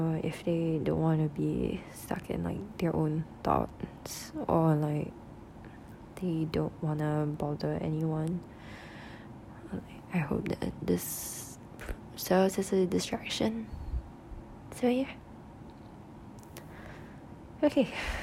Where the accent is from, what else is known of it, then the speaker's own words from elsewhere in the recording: Singapore; I am from Singapore and I'm Chinese